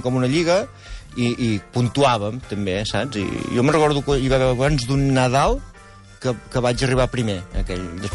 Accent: Arbúcies, Catalonia, Spain; I havia de marxar d'Arbúcies, i jo sóc molt d'Arbúcies

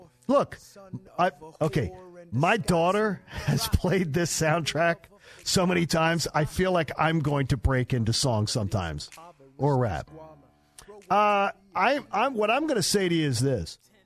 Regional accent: Philadelphia, Pennsylvania, United States; or defacing statues like in Philadelphia, in my hometown, defacing statues of people who fought for slaves' rights.

